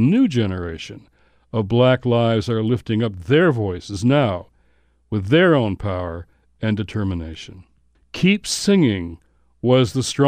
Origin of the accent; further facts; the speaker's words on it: Detroit, Michigan, United States; I grew up in Motown